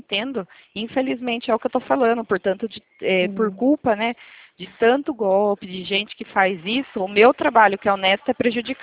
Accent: Itatiba, São Paulo, Brazil; eu sou daqui de Itatiba, São Paulo.

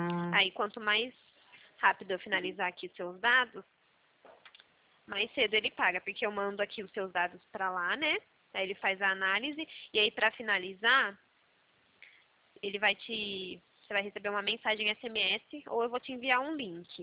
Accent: Araras, São Paulo, Brazil; Eu sou aqui de Arara, São Paulo.

